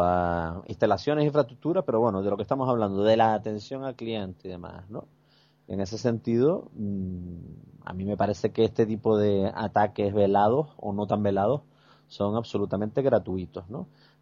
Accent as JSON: {"language": "Spanish", "region": "Canary Islands", "country": "Spain", "said": "a mí personalmente como canario me indigna, porque yo no considero que los canarios seamos menos amables que nadie"}